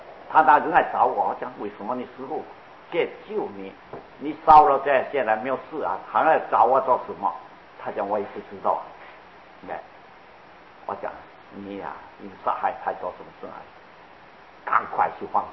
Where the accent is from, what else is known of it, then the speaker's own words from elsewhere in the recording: China; 就是我们中国人都有这些告诫下来